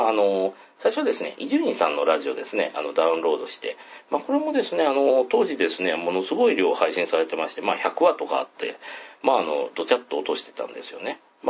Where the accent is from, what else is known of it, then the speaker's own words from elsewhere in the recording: Kansai, Japan; 出身は関西の方なんですけども、